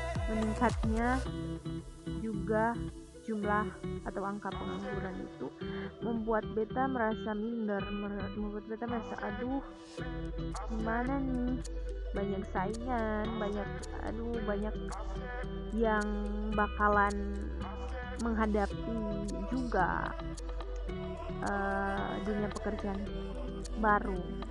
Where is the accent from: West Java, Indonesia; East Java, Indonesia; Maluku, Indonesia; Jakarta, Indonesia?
Maluku, Indonesia; Ambon; Beta sudah menjelaskan kepada teman-teman di episode lalu bahwa Beta adalah orang Ambon dan inilah sebuah kenyamanan Beta untuk memakai sebuah bahasa daerah, bahasa Ambon, yaitu kata Beta.